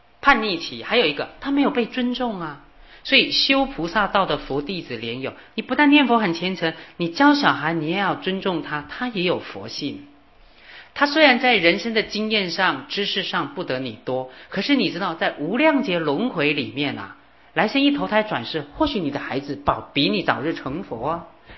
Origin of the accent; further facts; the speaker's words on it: China; 狠到呢我们中国人讲杀人都不眨眼